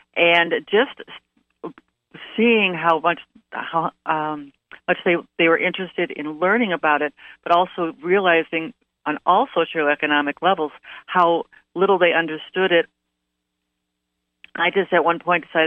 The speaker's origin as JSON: {"language": "English", "town": "Naperville", "region": "Illinois", "country": "United States", "tie": "born or raised there", "said": "I was blessed to be born and raised in Naperville with parents that really were ahead of the actually"}